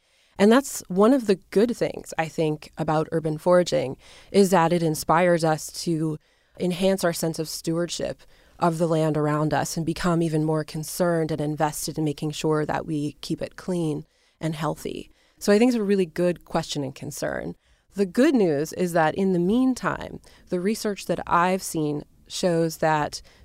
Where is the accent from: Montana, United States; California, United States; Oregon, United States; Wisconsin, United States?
Oregon, United States; Portland; learning how to forage wild plants in my hometown of Portland, Oregon